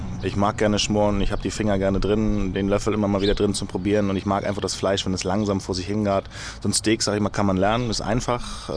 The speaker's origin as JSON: {"language": "German", "region": "Northern Germany", "country": "Germany", "said": "was bei Fisch zum Beispiel als Norddeutscher, ich brauche immer einen Seefisch, nicht ganz so leicht ist."}